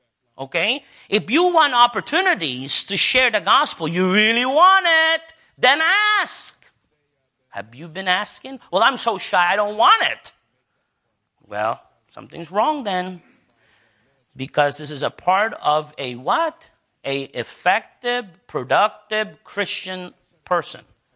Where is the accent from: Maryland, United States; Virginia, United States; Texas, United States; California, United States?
Texas, United States; I'm from Texas.